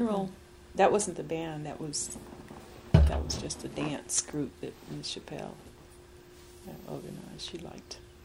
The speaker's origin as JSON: {"language": "English", "town": "Asheville", "region": "North Carolina", "country": "United States", "tie": "born or raised there", "said": "but growing up in Asheville, the sense of there being a lot of other black people out there in the world was very, very limited."}